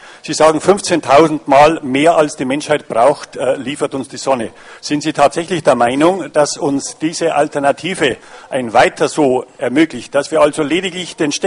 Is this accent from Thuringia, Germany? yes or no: no; Passau, Bavaria, Germany; ich komme aus Passau